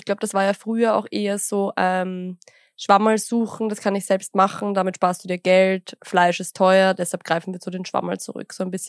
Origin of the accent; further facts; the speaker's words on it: Gablitz, Lower Austria, Austria; Ich bin ja aus Gablitz, Wienerwald, ja.